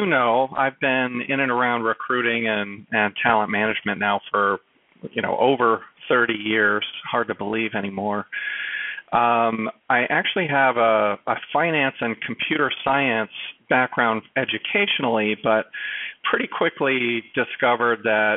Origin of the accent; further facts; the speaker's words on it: San Diego, California, United States; It's in my hometown of San Diego.